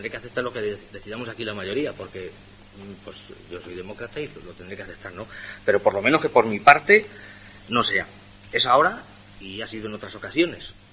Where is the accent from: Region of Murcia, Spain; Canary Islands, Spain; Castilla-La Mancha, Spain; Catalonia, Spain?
Castilla-La Mancha, Spain; Las Pedroñeras; Yo es que soy vecino de las Pedroñeras, me gusta mi pueblo y quiero vivir aquí.